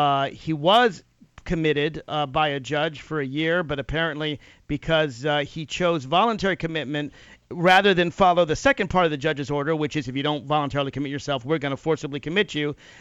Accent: Virginia, United States; You want to buy a gun in your home state of Colorado or my home state of Virginia, it's really easy to do.

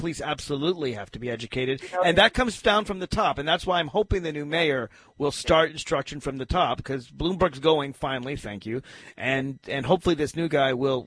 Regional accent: Nashville, Tennessee, United States; I remember growing up in Nashville, Tennessee

